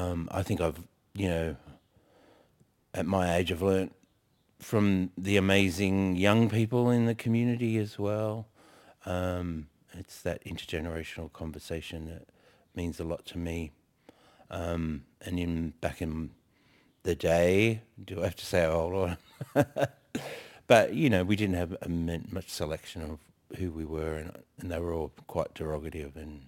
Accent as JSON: {"language": "English", "region": "New South Wales", "country": "Australia", "moved": "yes", "lives_now": "Melbourne, Australia", "said": "from the High Countries of New South Wales, but I find myself living here in Naam for the last about 20 years."}